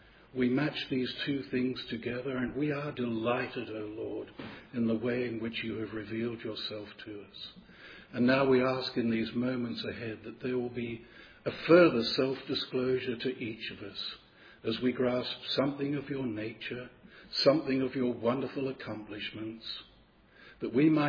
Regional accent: Australia; As an Australian, I recall that in Sydney years ago

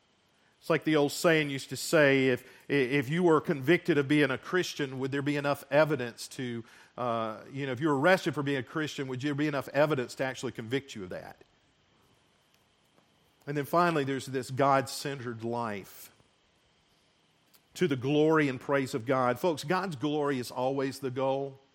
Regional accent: Seneca, South Carolina, United States; when I was growing up in Seneca, South Carolina, my dad owned a Chevrolet and Buick dealership.

